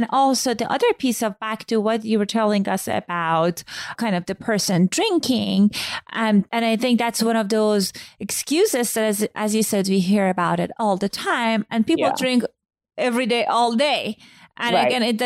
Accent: Iran; Growing up in Iran

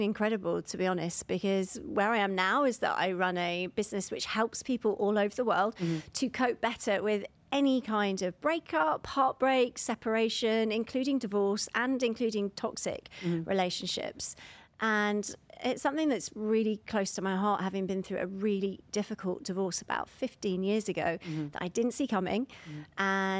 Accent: London, United Kingdom; now in United States; Obviously, I'm from London, England.

